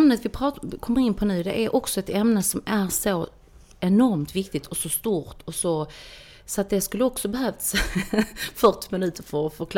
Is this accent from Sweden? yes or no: yes; Sweden; det var redan på 1500-talet som vi fanns här i Sverige. Det är ju, så jag är svensk